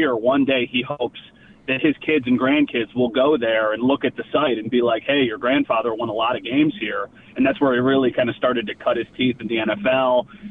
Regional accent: New York, United States; As you know, somebody who, I'm from Western New York, so to hear the stories about Marv Levy and know the legend of Marv Levy

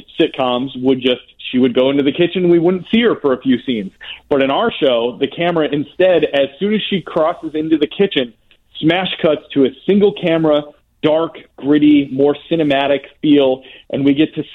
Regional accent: Carol Stream, Illinois, United States; also born or lived in Hoffman Estates, United States; I was born in Hoffman Estates, but grew up most of my life in Carroll Stream.

